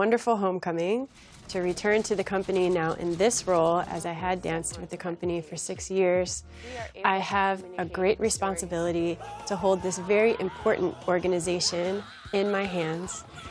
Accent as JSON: {"language": "English", "town": "Columbia", "region": "Maryland", "country": "United States", "tie": "born or raised there", "said": "And my parents, I grew up in Columbia, Maryland."}